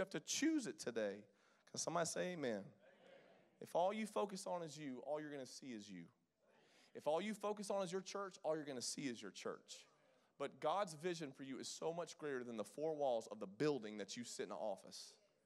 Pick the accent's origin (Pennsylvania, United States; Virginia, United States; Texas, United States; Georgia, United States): Georgia, United States; Athens; when I was growing up in Athens, Georgia, he was coming to our youth group